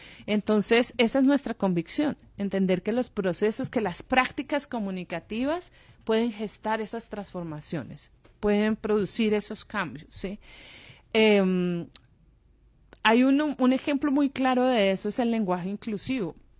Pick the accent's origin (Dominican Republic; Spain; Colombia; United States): Colombia; No puede ser que nosotros como colombianos